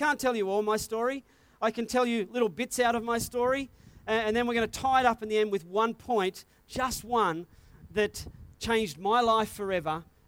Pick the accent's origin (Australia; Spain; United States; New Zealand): Australia; New South Wales; Okay, now I know I'm from New South Wales